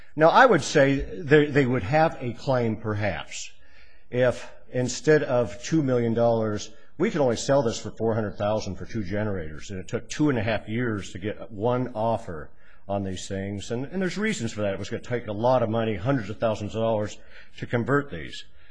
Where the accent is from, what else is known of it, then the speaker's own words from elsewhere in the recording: Boise, Idaho, United States; I represent Western States Equipment Company. I'm from Boise, Idaho.